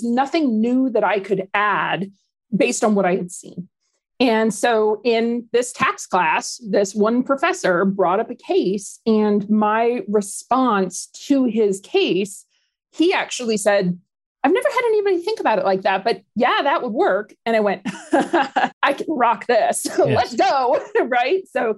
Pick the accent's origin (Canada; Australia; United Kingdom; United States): Canada; I'm originally Canadian, so I'm probably one of the nicest people you'll ever meet.